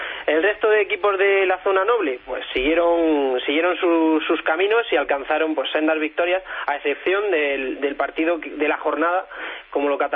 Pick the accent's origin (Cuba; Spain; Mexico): Spain; Andalusia; como soy andaluz